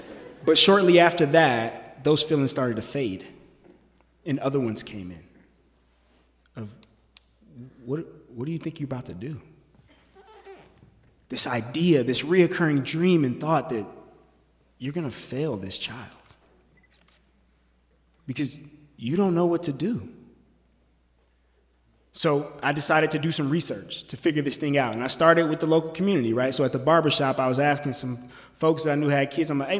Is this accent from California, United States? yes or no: no; Denver, Colorado, United States; I was born at St. Joseph Hospital, Denver, Colorado, the East Side. I was raised in Five Points, and I love my neighborhood.